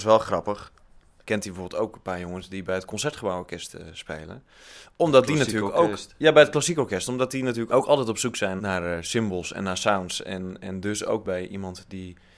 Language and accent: Dutch; Netherlands; Maar ja, toen we uit Nederland kwamen, ja, dan gaat het praten wel makkelijk.